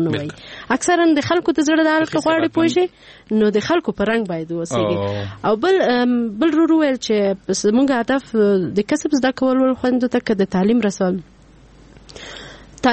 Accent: Peshawar, Khyber Pakhtunkhwa, Pakistan; زه په پیښور کې لوی شوی مال ته پیښور کې مشکلات ډیر زیات

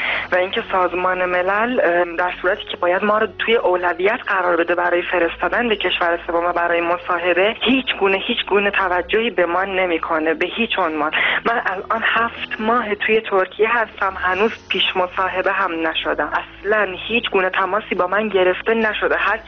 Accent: Iran; moved away; تنها دلیل من که از ایران اومدم بیرون به خاطر اینکه آزار و اذیت از طرف مردم میشدم،

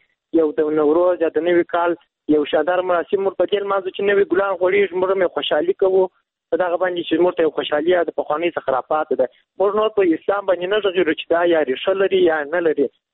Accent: Kandahar, Afghanistan; له کندهار ولایت څخه یو تن محصول یم.

